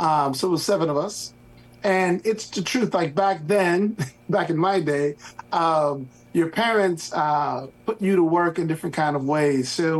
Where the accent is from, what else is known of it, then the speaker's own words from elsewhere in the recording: Chicago, Illinois, United States; and then I grew up in Chicago.